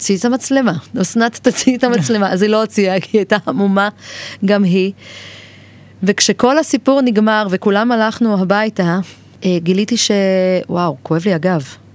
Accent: Beersheba, Southern District, Israel; עכשיו, אני גדלתי בבאר שבע. אני יודעת לקלל.

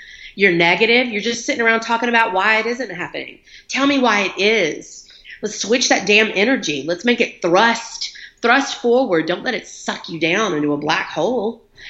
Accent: Montgomery, Alabama, United States; I was raised in Montgomery, Alabama

